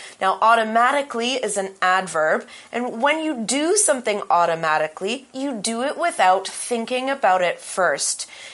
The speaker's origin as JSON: {"language": "English", "region": "New Brunswick", "country": "Canada", "also_born_or_lived": "Nova Scotia", "said": "I'm from New Brunswick"}